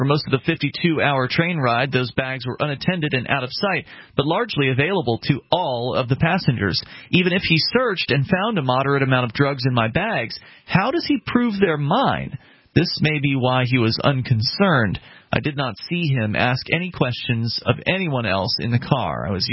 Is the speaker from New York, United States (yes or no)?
no; Arkansas, United States; also born or lived in West Virginia / Milwaukee; When I moved home to Arkansas from West Virginia in 2000 and again in 2005 from Milwaukee to Little Rock, I had similar interrogation scenes.